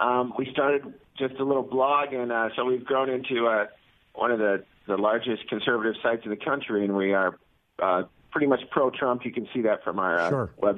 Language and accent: English; Iowa, United States; now in St. Louis, United States; So I'm from Iowa. I've been in the Midwest my whole life. I've been in St. Louis for 20 years.